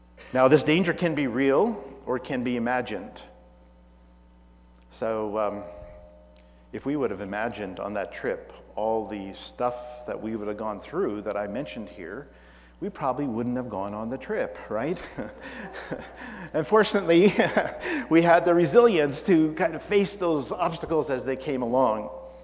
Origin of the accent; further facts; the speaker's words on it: India; I grew up in India